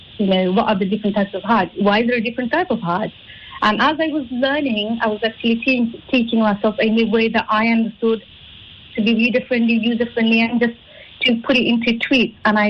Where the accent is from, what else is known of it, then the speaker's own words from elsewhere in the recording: United Kingdom; So I'm a British Bangladeshi Muslim from UK.